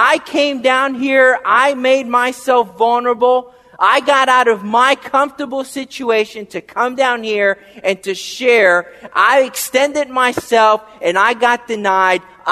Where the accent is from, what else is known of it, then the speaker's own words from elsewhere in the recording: Frederick, Maryland, United States; I said, I'm from Frederick, Maryland. I'm the pastor at the Frederick Seventh-day Adventist Church.